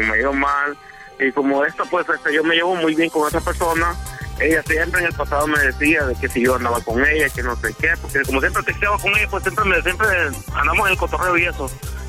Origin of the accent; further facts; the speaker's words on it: Honduras; now in California, United States; Bueno, vivo en California, pero soy originario de Honduras.